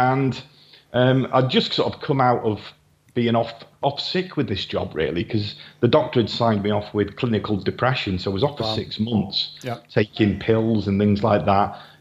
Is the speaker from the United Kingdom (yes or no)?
yes; Wales, United Kingdom; I live in North Wales, I'm Welsh, but Chester's just over the border here.